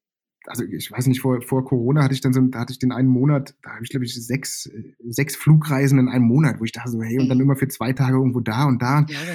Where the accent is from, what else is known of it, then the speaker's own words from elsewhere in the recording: Berlin, Germany; Groß geworden bin ich im Westen von Berlin